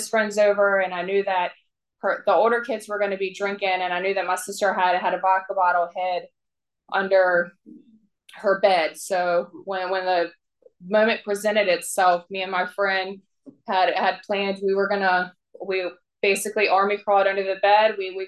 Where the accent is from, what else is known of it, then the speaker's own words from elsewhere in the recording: Mechanicsville, Virginia, United States; born there; So I was born in Mechanicsville, Virginia. So it's a small town right outside of Richmond.